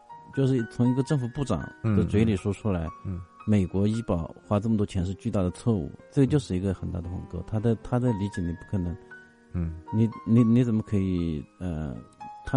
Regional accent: Hangzhou, Zhejiang, China; 我说我是杭州来的

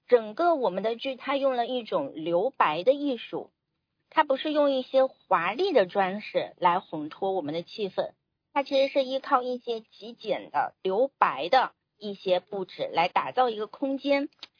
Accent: China; 对我们中国人而言

